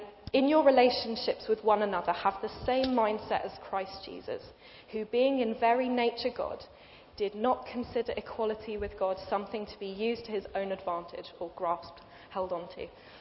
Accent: United Kingdom; I love being British.

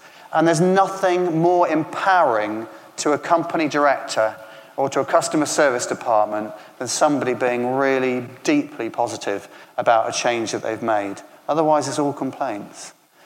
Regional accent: United Kingdom; rather than complaining and grumbling about it, which we are all good at doing, because we're British

